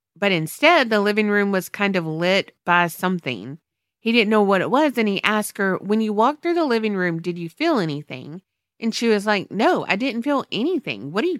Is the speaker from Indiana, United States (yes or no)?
no; West Virginia, United States; now in Arizona, United States; I'm from West Virginia, living in Arizona.